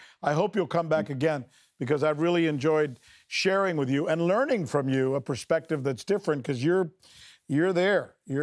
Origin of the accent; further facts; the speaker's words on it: Miami, Florida, United States; The only place where everybody is good is in Miami, because it happens to be my hometown.